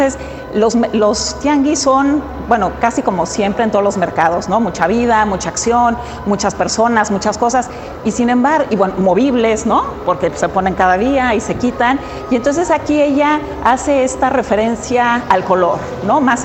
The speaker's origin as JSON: {"language": "Spanish", "country": "Mexico", "said": "aquello que hemos visto siempre como mexicanos"}